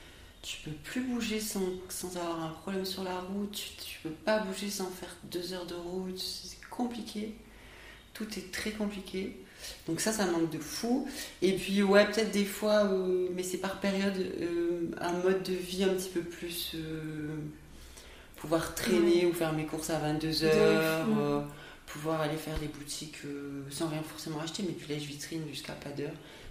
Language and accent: French; Southwest France, France; now in La Réunion, France; je viens du sud-ouest de la France, toute ma famille est là-bas, j'ai un petit frère. Et ça va faire 10 ans que je suis à La Réunion.